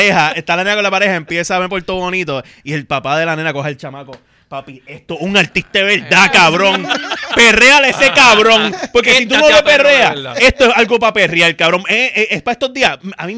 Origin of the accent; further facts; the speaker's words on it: Dominican Republic; Yo vine para aquí de la República porque yo quería venir para este concierto.